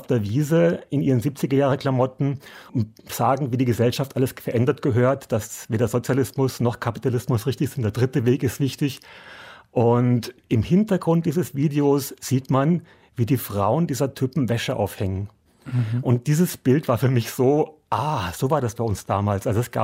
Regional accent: Germany; now in Austria; Ich bin Deutscher und darf gar nicht wählen in diesem Land, was mich irrsinnig ärgert natürlich, weil ich irgendwie schon sehr, sehr lange hier lebe.

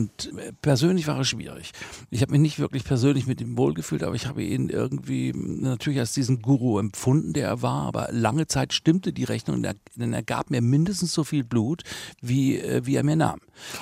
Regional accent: Hesse, Germany; born there; Ich bin ja in Südhessen geboren.

